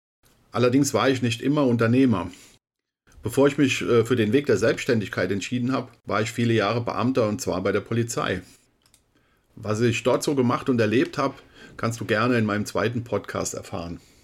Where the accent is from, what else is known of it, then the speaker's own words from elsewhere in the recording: Nassau, Rhineland-Palatinate, Germany; born there; now in Nickenich, Germany; Ich bin geboren in Nassau, das ist ein kleines Städtchen im Lahntal, ganz idyllisch gelegen. Heute lebe ich im, auch schönen Städtchen Nickenich in der Nähe von Andernach. Ich bin aktuell 57 Jahre alt